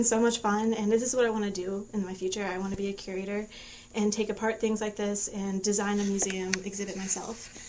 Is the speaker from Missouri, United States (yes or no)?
yes; St. Louis, Missouri, United States; No, I'm from St. Louis.